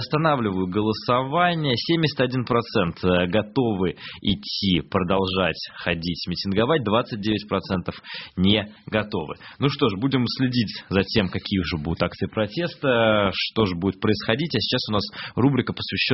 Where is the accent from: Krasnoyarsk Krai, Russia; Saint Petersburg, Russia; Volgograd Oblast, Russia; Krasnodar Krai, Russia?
Saint Petersburg, Russia; Я вам отвечу как петербуржец.